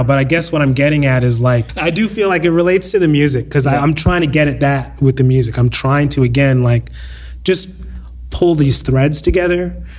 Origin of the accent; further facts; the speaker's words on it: Canada; And then also as a Canadian, we don't have that, we don't have the best lens on ourselves, right?